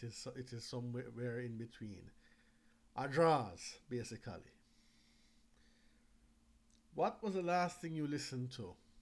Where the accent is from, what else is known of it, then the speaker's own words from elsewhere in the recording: Kingston, Jamaica; I am going to be 38 this week. Where am I from? I'm from Kingston, Jamaica, and I still live here.